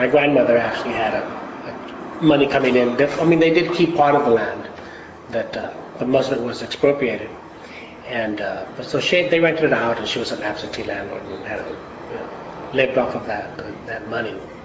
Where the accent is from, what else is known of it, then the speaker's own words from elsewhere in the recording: San Antonio, Texas, United States; born there; I was born here in San Antonio, January the 3rd, 1952.